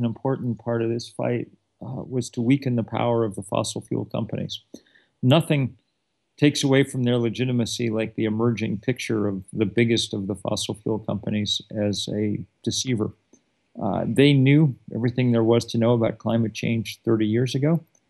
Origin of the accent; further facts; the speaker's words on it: Vermont, United States; I know best and support most my home state senator, Bernie Sanders.